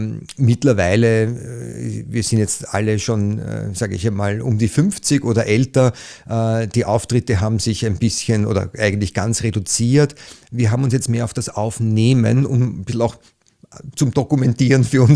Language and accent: German; Liesing, Vienna, Austria; ich bin jetzt aus Liesing, da darf man ein bisschen Werbung machen